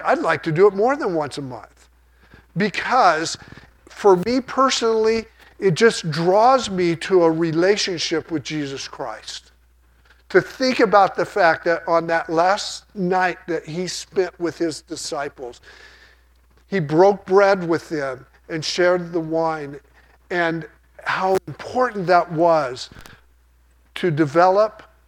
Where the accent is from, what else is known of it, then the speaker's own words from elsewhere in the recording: Sacramento, California, United States; especially I grew up in Sacramento area, but San Francisco.